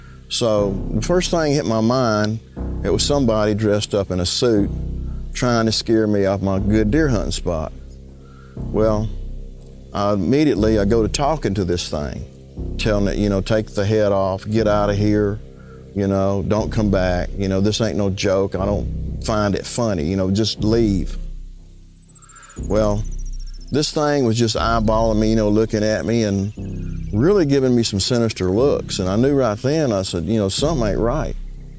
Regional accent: Louisiana, United States; I'm from Keechaw, Louisiana.

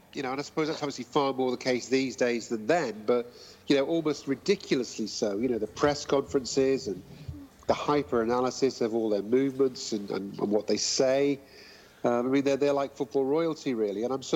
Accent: Wales, United Kingdom; I was kind of growing up in North Wales around about the time that Liverpool were doing all that stuff and succeeding in the way that they did in the late 70s, early 80s.

